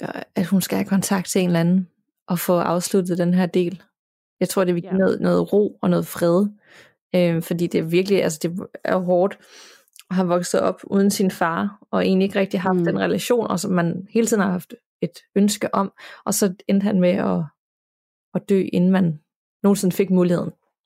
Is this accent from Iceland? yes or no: yes; Iceland; Jeg er opvokset i Island på en lille ø uden for fastlandet.